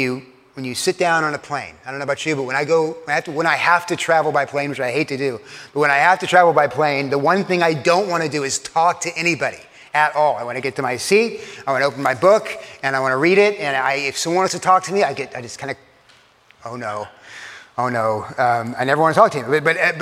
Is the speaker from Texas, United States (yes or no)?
yes; Texas, United States; So if you're Irish and you're Norwegian, like me, I'm Irish and Norwegian, and especially if you're Irish and Norwegian from South Texas, you're clearly the best sort of person.